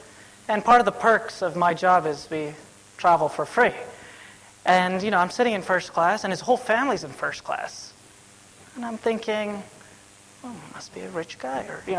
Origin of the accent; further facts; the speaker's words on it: New York, United States; I guess as a New Yorker or whatever, a little skeptical on the inside